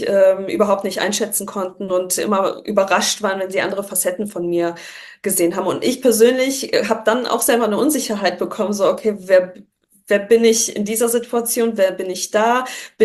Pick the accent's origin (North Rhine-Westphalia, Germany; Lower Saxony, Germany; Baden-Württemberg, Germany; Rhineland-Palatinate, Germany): North Rhine-Westphalia, Germany; Düsseldorf; also born or lived in Poland; gebürtig Polin, aufgewachsen in Düsseldorf. Ich bin 31 Jahre jung.